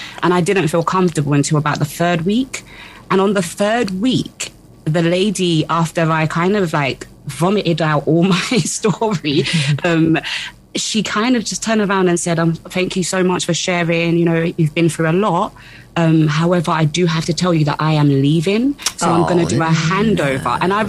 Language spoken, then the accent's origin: English; United Kingdom; I would have just been like, yeah, I'm African, but I'm British.